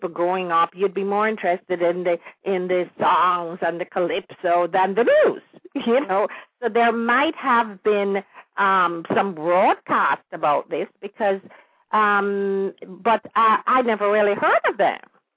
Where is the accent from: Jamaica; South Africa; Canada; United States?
Jamaica; Kingston; I was born and raised in Kingston, but we went to that part of the island by diesel.